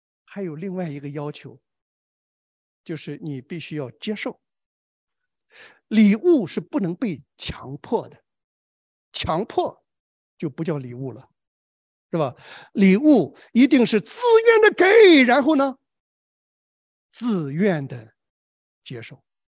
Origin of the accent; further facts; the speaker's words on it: Shandong, China; 我们山东人有句话叫做心掏出来给你吃你还嫌心。